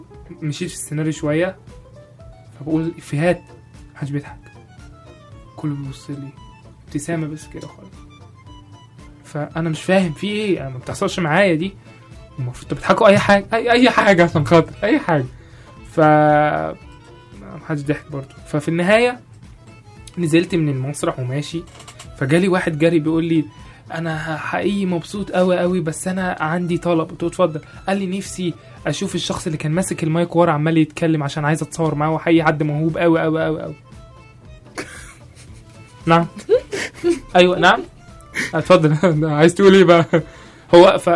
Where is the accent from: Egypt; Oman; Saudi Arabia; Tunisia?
Egypt; هو الفكره كلها ان احنا عندنا في مصر حاجه